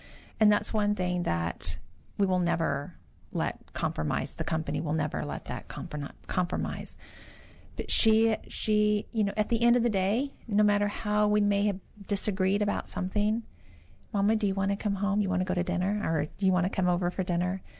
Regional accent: Killeen, Texas, United States; also born or lived in Waco; Well, I'm originally from Waco, Texas, but I consider Killeen, Texas, my home, right outside of Fort Hood. Mm-hmm. I grew up there

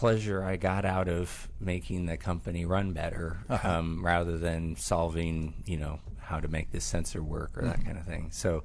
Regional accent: Livermore, California, United States; I grew up in Livermore, California.

